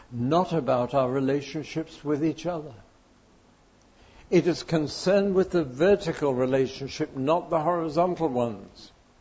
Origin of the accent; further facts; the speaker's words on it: United Kingdom; I'm still British